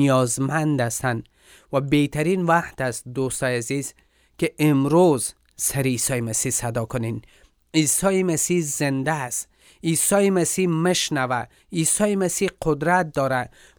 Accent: Afghanistan

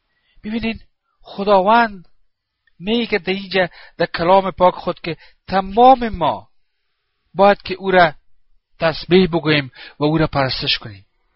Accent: Afghanistan; بله بله، من افغان هستم.

